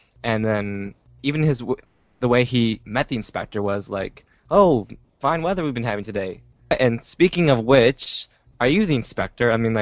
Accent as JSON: {"language": "English", "country": "Canada", "said": "I don't follow along with the accents as much because I'm Canadian"}